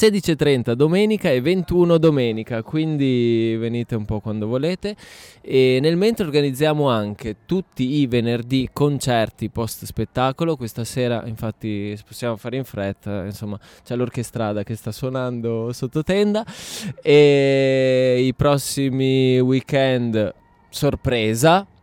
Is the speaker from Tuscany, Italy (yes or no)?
no; Padua, Veneto, Italy; io ho spinto per restare in Veneto perché mi piace proprio. Io sono di Padova